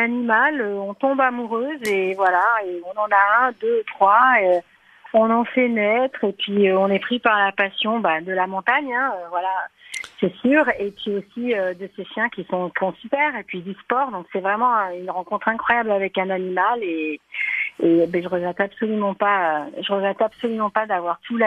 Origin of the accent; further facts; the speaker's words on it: Auvergne-Rhône-Alpes, France; Je suis originaire de la vallée du Grésivaudan, en fait. Donc, j'ai toujours été sur les pentes de Belledonne depuis toute petite.